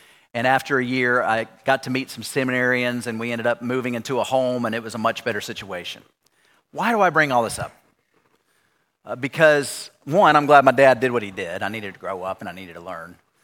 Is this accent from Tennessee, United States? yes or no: yes; Knoxville, Tennessee, United States; I grew up here in Knoxville and went to Cedar Springs